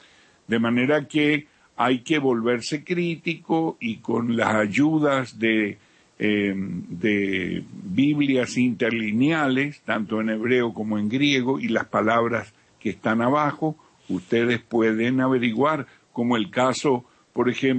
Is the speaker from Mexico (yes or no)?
no; Mar del Plata, Buenos Aires Province, Argentina; que es del mismo pueblo donde yo me crié, en Mar del Plata, de la misma ciudad